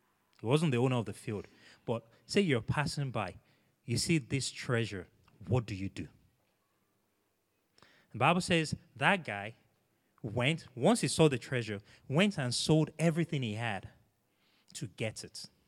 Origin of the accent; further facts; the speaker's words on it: Nigeria; I'm Nigerian.